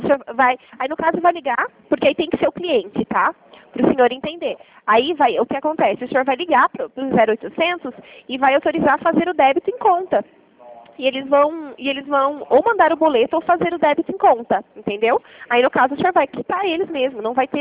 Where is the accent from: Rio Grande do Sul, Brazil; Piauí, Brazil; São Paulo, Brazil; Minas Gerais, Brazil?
São Paulo, Brazil; Limeira; Somos aqui de Limeira, do interior